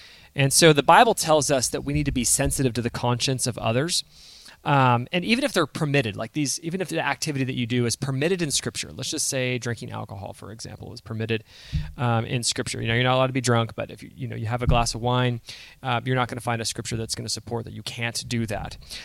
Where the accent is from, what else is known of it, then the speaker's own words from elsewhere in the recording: California, United States; We grew up in Southern California